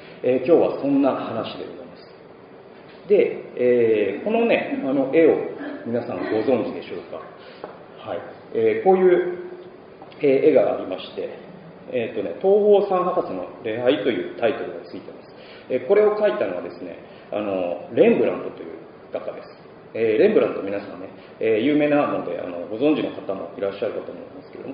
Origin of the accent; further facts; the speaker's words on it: Aichi, Japan; born there; 私はですね、1977年に愛知県で生まれて、